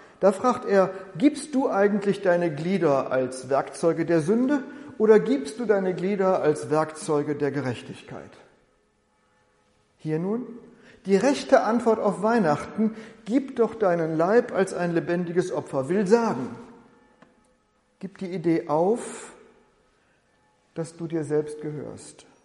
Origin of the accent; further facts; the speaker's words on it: Bielefeld, North Rhine-Westphalia, Germany; Die Krimis spielen in Münster, aber mindestens einmal sagt jemand etwas über meine Heimatstadt Bielefeld.